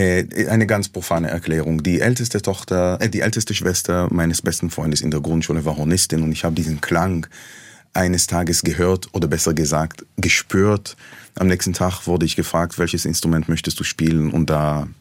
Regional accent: Jerusalem, Jerusalem District, Israel; Ich bin in Jerusalem aufgewachsen. Jerusalem ist eine nach wie vor geteilte Stadt, eigentlich. Also offiziell nicht, aber es gibt das jüdische West-Jerusalem, es gibt das arabische Ost-Jerusalem.

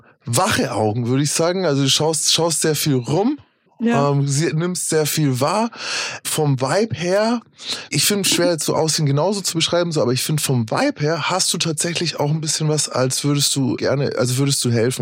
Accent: Nuremberg, Bavaria, Germany; als Nürnberger

